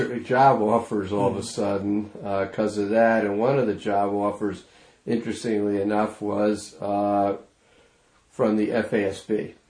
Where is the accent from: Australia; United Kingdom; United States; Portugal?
United States; Maplewood; we decided to relocate back in my hometown of Maplewood.